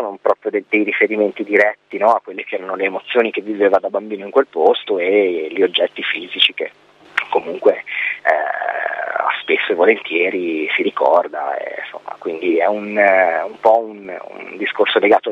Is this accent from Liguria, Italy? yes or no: yes; Genoa, Liguria, Italy; noi siamo di Genova e quindi in quanto Liguri ci spostiamo un po' a Ponente, un po' a Levante